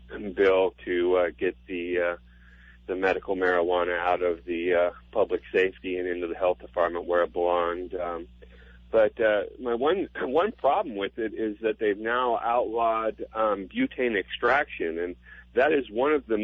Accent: Wainiha, Hawaii, United States; from Waianiha.

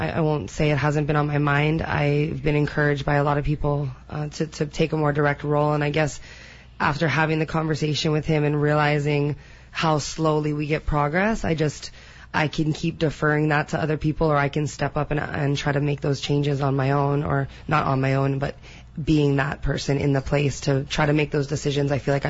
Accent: Kapahi, Hawaii, United States; I'm originally from Kapahi. I was born on Kahuna Road and raised mostly in Kapahi and through the North Shore. I went to Kapahi High School. I graduated in 2002.

